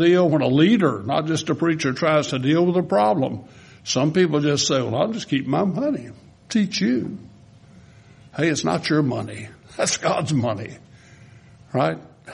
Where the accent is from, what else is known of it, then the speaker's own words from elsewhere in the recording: Winnfield, Louisiana, United States; I grew up in Wynn Parish. Okay, so they had their own little collection of sayings, right? Winfield, my hometown.